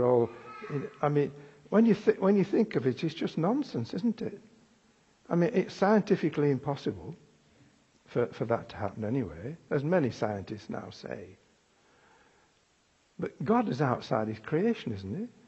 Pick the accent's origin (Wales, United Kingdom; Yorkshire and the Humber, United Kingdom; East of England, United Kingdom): Yorkshire and the Humber, United Kingdom; born there; I was born in West Yorkshire